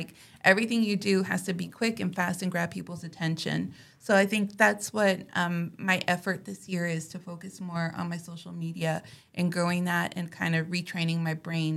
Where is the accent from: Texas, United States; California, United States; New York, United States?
Texas, United States; Irving; since I grew up in Irving